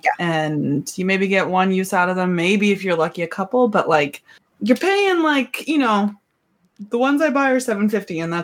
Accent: Montana, United States; So funny because like growing up in Montana, Seattle is the closest big city. And so.

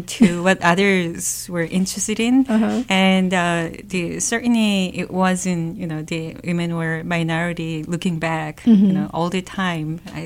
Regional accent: South Korea; I was born and raised in South Korea

